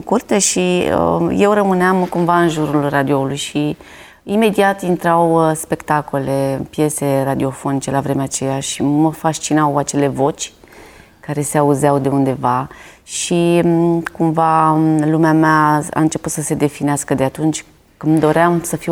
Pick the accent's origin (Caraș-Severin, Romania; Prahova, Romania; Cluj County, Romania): Prahova, Romania; Vălenii de Munte; born there; M-am născut în Vălenii de Munte